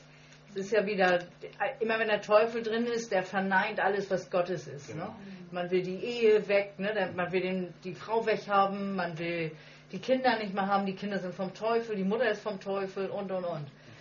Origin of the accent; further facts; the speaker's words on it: Hamburg, Germany; Und ich jetzt als Hamburgerin sitze ich als einzig Deutsche in einer afrikanischen Gemeinde.